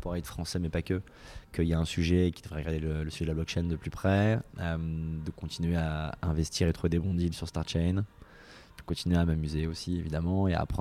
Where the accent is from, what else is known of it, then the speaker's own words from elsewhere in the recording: France; also born or lived in San Francisco, United States; leur bureau était près de chez moi à San Francisco et j'étais le seul français de leurs investissements.